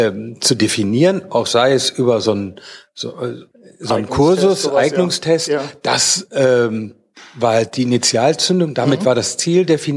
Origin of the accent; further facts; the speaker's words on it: North Rhine-Westphalia, Germany; Ich bin Westfale.